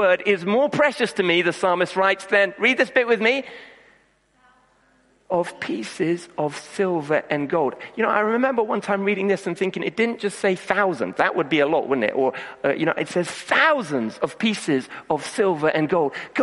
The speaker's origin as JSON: {"language": "English", "country": "Kenya", "tie": "born or raised there", "said": "as I was growing up in Kenya, only a few hundred yards from one of the largest slums in the world"}